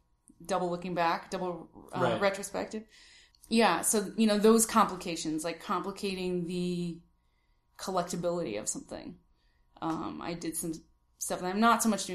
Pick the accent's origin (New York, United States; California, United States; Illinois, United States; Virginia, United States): Illinois, United States; Chicago; I'm from the north side of the city in a little nook called Edgewater, which, as you may gather from the name, is right by the lake.